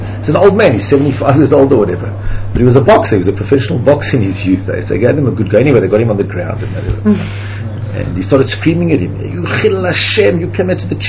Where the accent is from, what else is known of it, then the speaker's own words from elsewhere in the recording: South Africa; also born or lived in Zimbabwe; I lived in Zimbabwe. She knows I'm from South Africa. She knows I'm from South Africa. She knows I speak English.